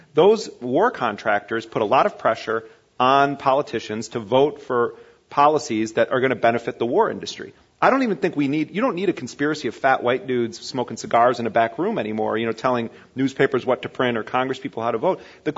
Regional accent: United States; And that's sad for me to say that as an American

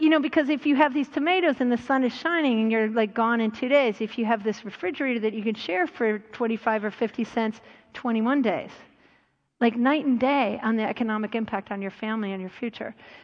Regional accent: Buffalo, New York, United States; Now, I grew up in Buffalo, New York, and my parents were very entrepreneurial people.

